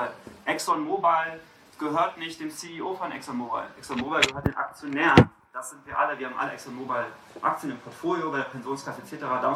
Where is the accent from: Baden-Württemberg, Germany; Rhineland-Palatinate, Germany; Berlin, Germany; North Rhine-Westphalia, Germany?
Berlin, Germany; Ich bin aus Berlin